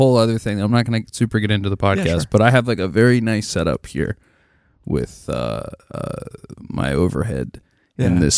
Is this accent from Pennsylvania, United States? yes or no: yes; Lancaster, Pennsylvania, United States; so like I was born in Lancaster, I've lived in Lancaster, I've had the opportunity through the music and other things to travel around a bit.